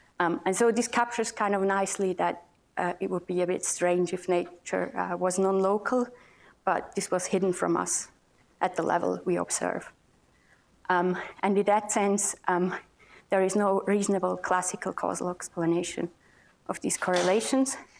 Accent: Switzerland; English is a second language; as I was told, because I'm from Switzerland

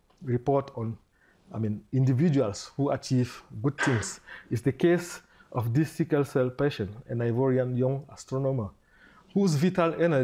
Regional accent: Cameroon; maybe because I come from Cameroon.

